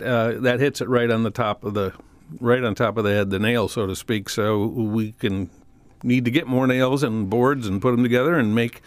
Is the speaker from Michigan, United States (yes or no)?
yes; Michigan, United States; also born or lived in Chicago; because I grew up in Michigan and went to school in Chicago